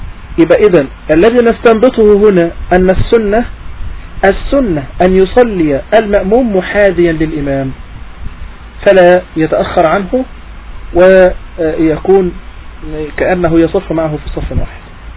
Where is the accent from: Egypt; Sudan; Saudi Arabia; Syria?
Egypt; هذا مشهور جدا عندنا في مصر